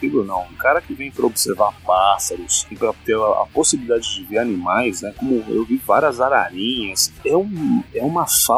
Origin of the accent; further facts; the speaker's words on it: Southeast, Brazil; eu sou do Sudeste.